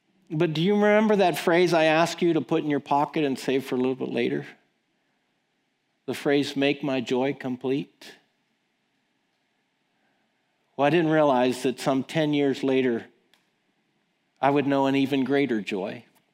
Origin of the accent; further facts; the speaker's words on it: United States; Well, I'm an American, and the only way I know to carry a kid is on my back.